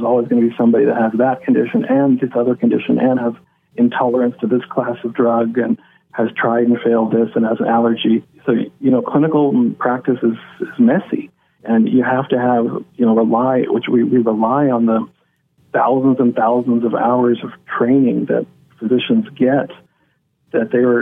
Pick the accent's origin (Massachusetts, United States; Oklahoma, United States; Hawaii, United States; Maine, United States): Oklahoma, United States; Muskogee; I grew up in Muskogee, and I know what I heard growing up from my teachers and the community about the dangers of drugs and marijuana in particular.